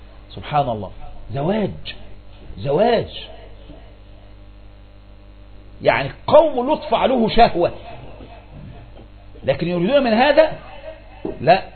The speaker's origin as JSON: {"language": "Arabic", "country": "Egypt"}